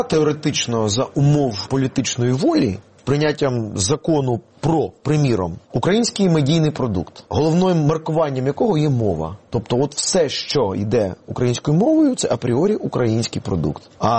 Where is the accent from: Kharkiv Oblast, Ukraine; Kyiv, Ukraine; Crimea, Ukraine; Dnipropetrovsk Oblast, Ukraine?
Kyiv, Ukraine; born there; Я, наприкінці 80-х, повернувшися з армії, народившися в Києві, в російськомовній родині